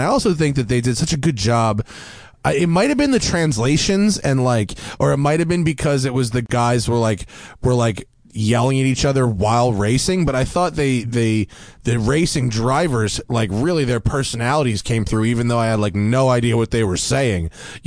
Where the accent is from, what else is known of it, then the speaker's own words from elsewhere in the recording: United States; it introduced me as an American to a lot of the brand name Japanese tuners